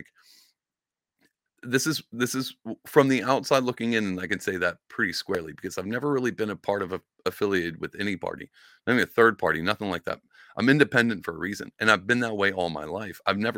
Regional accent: Texas, United States; Now, growing up, I grew up in Southeast Texas, and down there in high school and all that stuff, the whole town gathered around the high school team

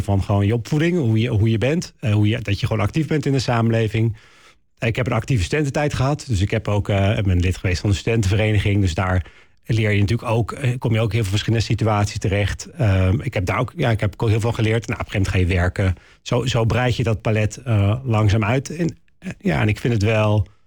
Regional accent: Haarlem, North Holland, Netherlands; Ik kom uit Haarlem

